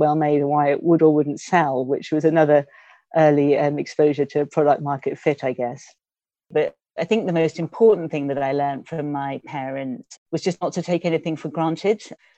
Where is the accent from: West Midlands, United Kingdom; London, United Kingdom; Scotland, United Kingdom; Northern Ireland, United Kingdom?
London, United Kingdom; I grew up in London. I've always lived in London for the majority of my life.